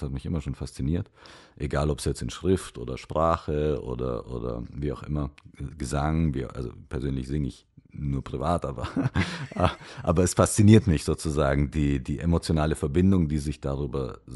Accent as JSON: {"language": "German", "country": "Germany", "tie": "born or raised there", "also_born_or_lived": "Romania", "second_language": "German", "said": "Ich bin geboren in Rumänien und dann so im Kindergarten, ohne Deutsch zu können, nach Deutschland gezogen"}